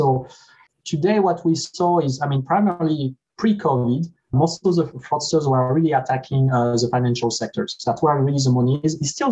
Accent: France; English is a second language; now in United States; I grew up in France, as you can hear from my accent.

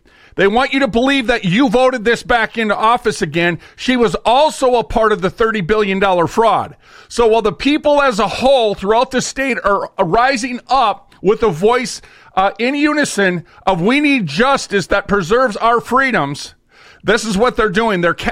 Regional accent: Minnesota, United States; Here, I'm from Minnesota.

